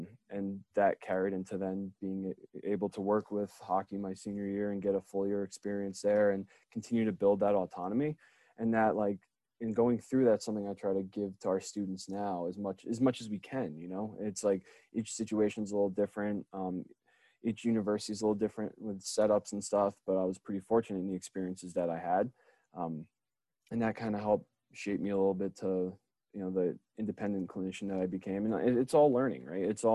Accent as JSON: {"language": "English", "region": "New Jersey", "country": "United States", "tie": "born or raised there", "said": "So I'm from New Jersey originally. People in my office kind of give me a hard time for maybe not admitting that all the time, but I think I like to be Jersey proud. You know, I'm a Jersey boy at heart. So grew up in Jersey"}